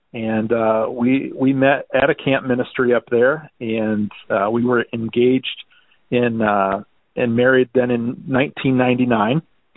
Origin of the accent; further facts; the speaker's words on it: Canton, Ohio, United States; born there; Yeah, so I was actually born here in Ohio in a little city called Canton. And thankful for that heritage, thankful to be a Buckeye.